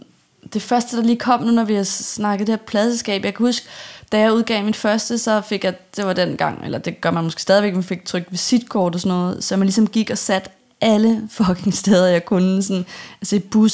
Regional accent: Zealand, Denmark; jeg voksede op på Sydsjælland og fik lov til at spille inde her i København

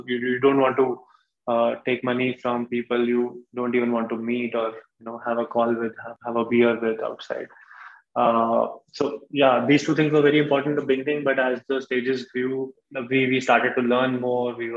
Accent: Alwar, Rajasthan, India; I come from a, you know, regular middle-class background. I grew up in Alwar. It's a small city in Rajasthan.

